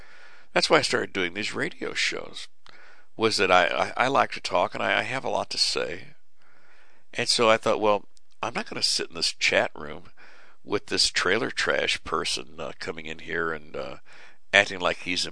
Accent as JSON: {"language": "English", "country": "United States", "said": "And I just love it because I'm an American."}